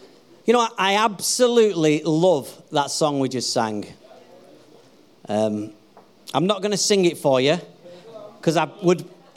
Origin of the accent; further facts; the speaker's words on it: England, United Kingdom; We are British. We are reserved.